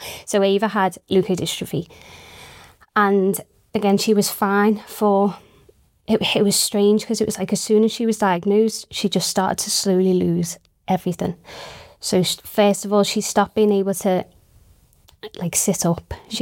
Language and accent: English; Wirral, North West England, United Kingdom; We can get you an MRI in Alderhay in 2 weeks, or, so we're from the Wirral, we can get you in Arrow Park tomorrow.